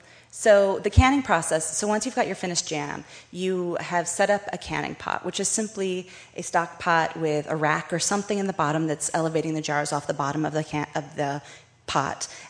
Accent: Portland, Oregon, United States; now in Philadelphia, United States; I grew up in Portland, Oregon, and I started canning with my mom when I was a kid.

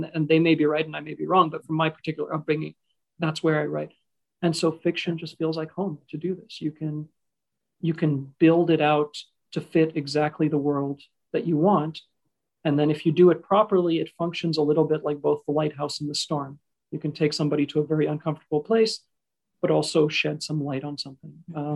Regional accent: Qatar; also born or lived in Egypt; I was born in Egypt, but I grew up in this place called Qatar, which is a tiny peninsula sticking out of Saudi Arabia. And in the mid 80s, my father couldn't find work in Egypt.

